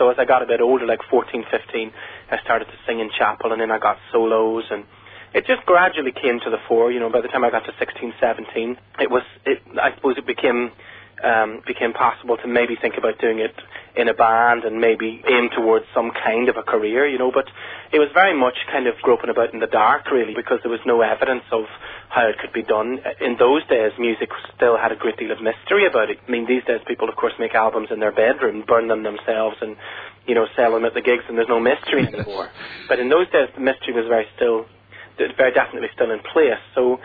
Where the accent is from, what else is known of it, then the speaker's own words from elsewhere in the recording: Belfast, Northern Ireland, United Kingdom; moved away as an adult; now in London, United Kingdom; So, yeah, I grew up in West Belfast then from 66 right through to about 85 when I left to live in London.